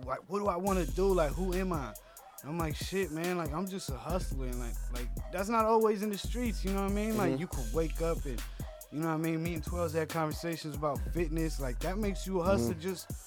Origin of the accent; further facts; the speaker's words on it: Oakland, California, United States; Shit, I've been around for a minute. I'm from East Oakland, California.